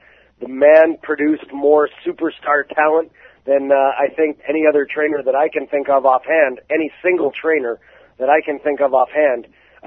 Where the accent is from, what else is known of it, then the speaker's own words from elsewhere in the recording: Calgary, Alberta, Canada; I was a Stampede guy. I grew up in Calgary, and all I watched was Stampede Wrestling.